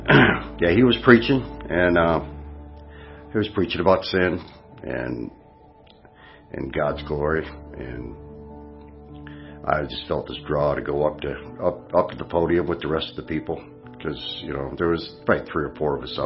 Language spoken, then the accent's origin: English; Michigan, United States; moved away as an adult; also born or lived in West Virginia; I was living in West Virginia. I'm originally from Michigan. Lived here till I was about 40 years old. Then we had some issues, and we ended up moving out of state.